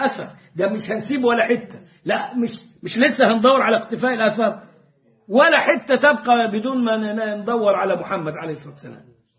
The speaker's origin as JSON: {"language": "Arabic", "country": "Egypt", "accent": "Egyptian", "said": "زي ما بنقول احنا في لهجتنا المصرية"}